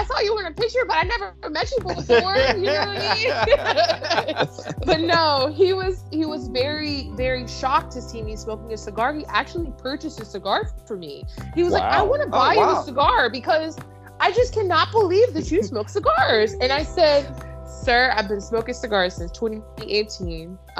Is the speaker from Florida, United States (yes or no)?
yes; Florida, United States; Oh, okay. Yeah. I'm originally from Florida.